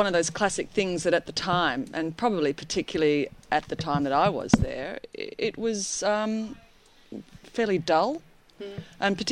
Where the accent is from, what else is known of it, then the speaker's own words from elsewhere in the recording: Swan Hill, Victoria, Australia; In Swan Hill.